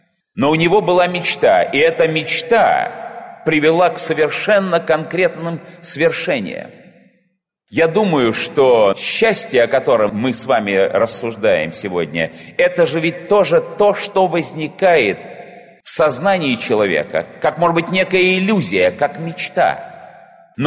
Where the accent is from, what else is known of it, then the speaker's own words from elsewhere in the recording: Saint Petersburg, Russia; я выступаю впервые именно в Санкт-Петербурге, в своем родном городе.